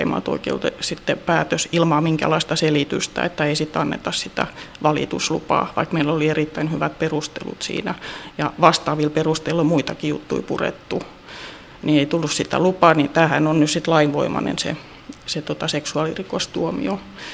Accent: Turku, Southwest Finland, Finland; kun mä olen turkulainen, mä en ole edes porilainen.

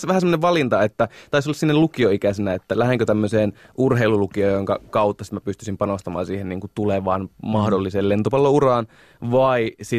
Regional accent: Oulunsalo, North Ostrobothnia, Finland; Mä oon Oulusta, tai itse asiassa Oulun Salosta kotoisin.

